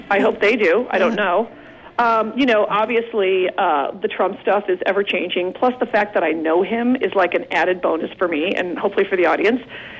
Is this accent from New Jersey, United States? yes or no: no; Queens, New York, United States; Are you from Normal Parents? I'm from Queens."